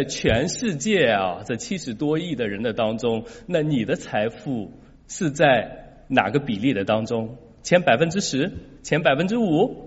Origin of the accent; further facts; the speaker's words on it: China; born there; 可能是我在中国大陆82年出生嘛，然后一直到现在一直经历了，好像中国变得越来越富